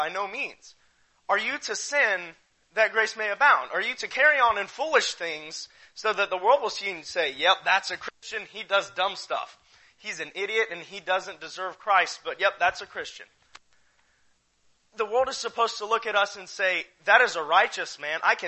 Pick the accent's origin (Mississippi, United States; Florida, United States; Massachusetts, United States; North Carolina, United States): Florida, United States; So I grew up in North Florida, so, you know, if you know anything about that.